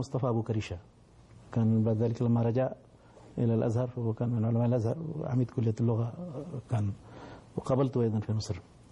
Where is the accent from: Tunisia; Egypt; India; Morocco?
India; Arabic is a second language; هنا دخلت في الفصل وأنا وطالب هندي أيضا كان من جنوب الهند. دخلنا فسألنا الأستاذ أي من أين أنتم؟ قلنا من الهند.